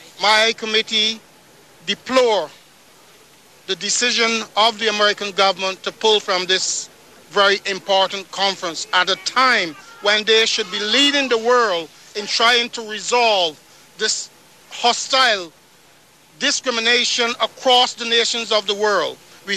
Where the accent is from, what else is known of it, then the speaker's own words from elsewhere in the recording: Barbados; And I'm from Barbados.